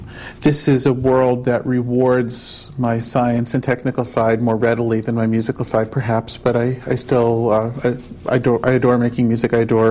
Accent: New Mexico, United States; I'm from New Mexico, southern New Mexico. Grew up in a rural area.

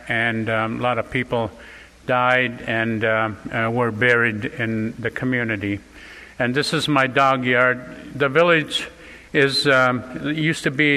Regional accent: Alaska, United States; And there are 229 federally recognized tribes living throughout Alaska, and I'm from the West Coast, there are going to be about 180 communities that are going to be dealing with being underwater in 50 years

